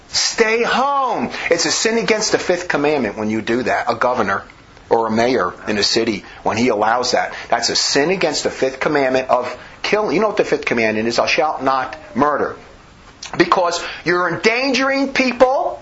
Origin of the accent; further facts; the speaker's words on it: New Jersey, United States; I grew up in New Jersey, and you'd have to go to work with sleet, with ice, with lack of visibility.